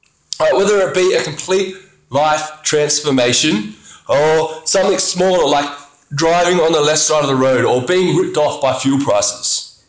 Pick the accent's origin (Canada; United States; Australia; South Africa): Australia; See, I love being Australian. I think I'm pretty good at it.